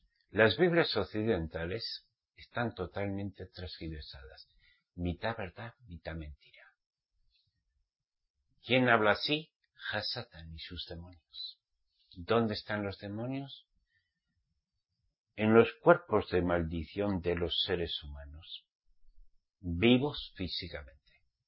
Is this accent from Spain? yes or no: yes; Spain; Yo soy español